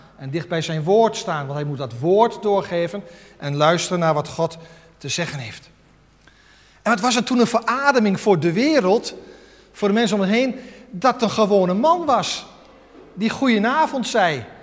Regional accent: Netherlands; En aan de andere kant vinden wij ook, vooral als Nederlanders, Doe maar gewoon, dat is gek genoeg.

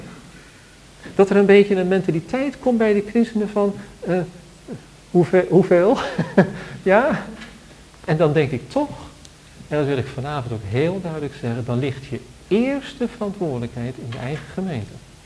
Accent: Netherlands; En iets waarin wij ook als Nederlanders behoorlijk veranderd zijn.

